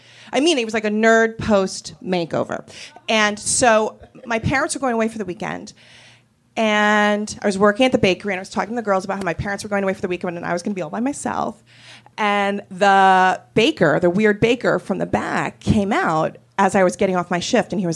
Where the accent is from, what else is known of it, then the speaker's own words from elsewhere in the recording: Matawan, New Jersey, United States; I'm from Mattawan, New Jersey.